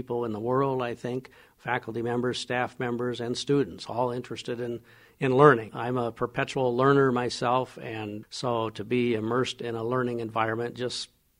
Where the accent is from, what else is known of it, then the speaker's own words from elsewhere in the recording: Nebraska, United States; also born or lived in Michigan; Brian, I grew up in Nebraska, mostly. I spent a few years early on in Michigan, but essentially I grew up in Nebraska.